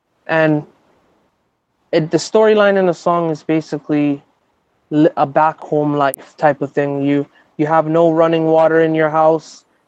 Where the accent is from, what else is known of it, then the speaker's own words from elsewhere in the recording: Toronto, Ontario, Canada; I'm from Toronto